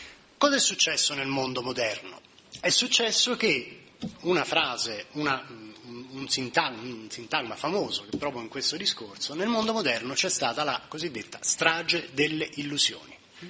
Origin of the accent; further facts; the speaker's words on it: Macerata, Marche, Italy; Le colline maceratesi, sì, carine, graziose, io vengo da Macerata, lo so che sono belle